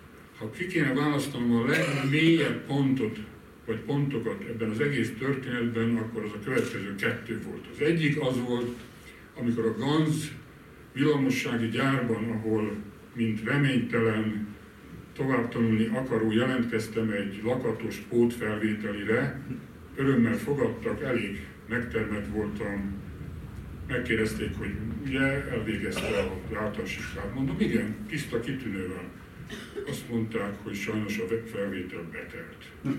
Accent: Orosháza, Békés, Hungary; Budán nem tudtuk elfoglalni azt a házat, amely a miénk volt, és ahol laktunk, és akkor lementünk Orosházára, ahonnan édesanyám származott, ott nőttem föl, ott szerettem volna gimnáziumba menni

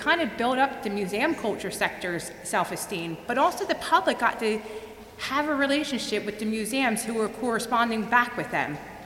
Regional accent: Philadelphia, Pennsylvania, United States; that's Rocky Sylvester Stallone, and I'm from Philadelphia.

